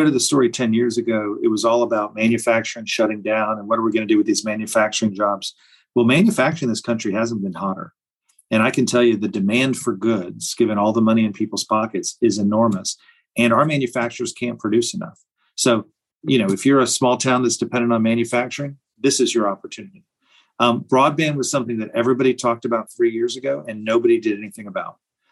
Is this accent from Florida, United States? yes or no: yes; Tampa, Florida, United States; I grew up in Tampa, which I don't think is a small town anymore, but it felt like one when I was there.